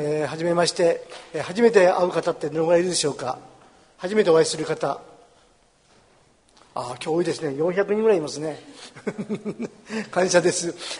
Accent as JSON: {"language": "Japanese", "town": "Monbetsu", "region": "Hokkaido", "country": "Japan", "tie": "born there", "said": "私は紋別っていうところで生まれましたけども、"}